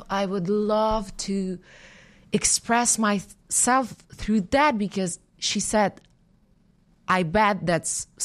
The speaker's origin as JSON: {"language": "English", "country": "Ukraine", "tie": "born there", "second_language": "English", "said": "I was born in the Ukraine."}